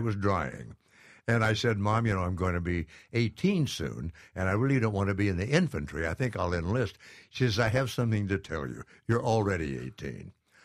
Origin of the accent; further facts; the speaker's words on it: Missouri, United States; born there; That's why I was born in Missouri.